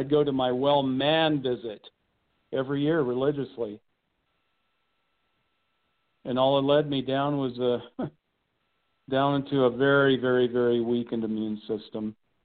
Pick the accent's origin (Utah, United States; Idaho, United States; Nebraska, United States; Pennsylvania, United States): Nebraska, United States; Lincoln; And being that's where I was grown up, has a lot of great memories.